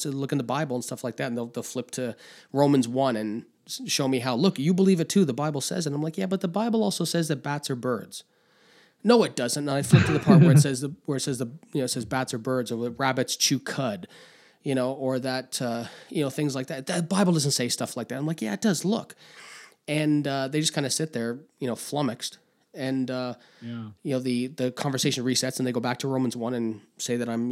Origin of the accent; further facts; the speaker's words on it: Canada; I'm that Canadian who doesn't really like … doesn't drink beer, and doesn't care about hockey.